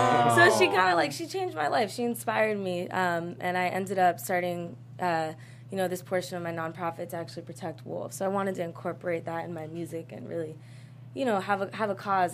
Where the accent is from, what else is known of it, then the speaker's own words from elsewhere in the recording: Queens, New York, United States; I'm from Queens, right? Okay. Me too.